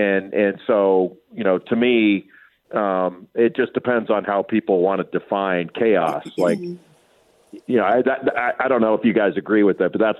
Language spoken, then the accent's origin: English; Rolling Hills, California, United States; I grew up in Rolling Hills, so I went to Rolling Hills High School, which is called Peninsula.